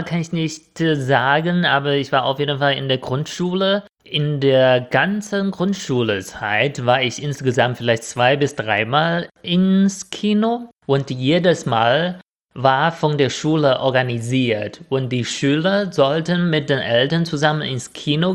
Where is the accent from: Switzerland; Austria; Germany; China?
China; German is a second language; ich als Chinese kenne natürlich viel, viel weniger als Europäer